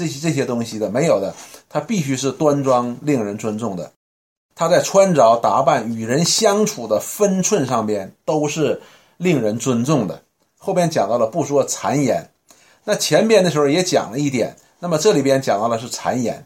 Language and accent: Chinese; China; 我们中国人呢有一句那个俗语啊